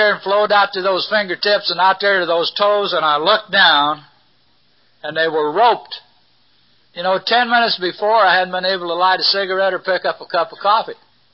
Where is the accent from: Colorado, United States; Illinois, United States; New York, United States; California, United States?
Colorado, United States; Fort Collins; I was born in Colorado, a little town called Fort Collins, just north of Denver. And I stayed clean all the way through high school.